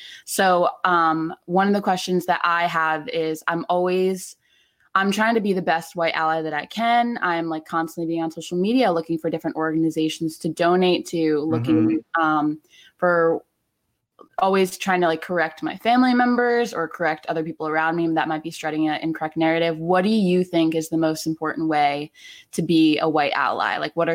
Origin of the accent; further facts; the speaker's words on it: New Jersey, United States; moved away as an adult; now in Los Angeles, United States; I'm from New Jersey, actually. I just moved out here in November for this job.